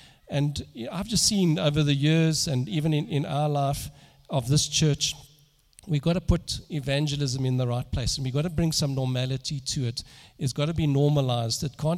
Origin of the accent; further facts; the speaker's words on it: Germiston, Gauteng, South Africa; We grew up in Germiston, and we used to attend the Methodist church.